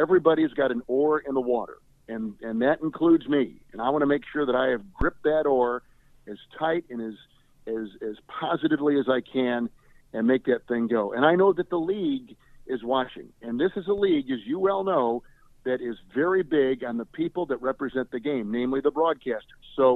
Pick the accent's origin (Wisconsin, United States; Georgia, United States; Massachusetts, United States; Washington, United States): Wisconsin, United States; Green Bay; Well, you know, I grew up in Green Bay. My dad was with the Packers